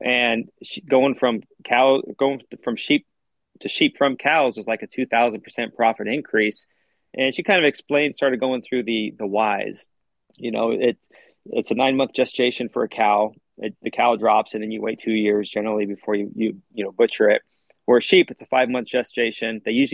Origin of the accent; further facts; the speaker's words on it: Idaho, United States; So I grew up in North Idaho. I joined the military right after high school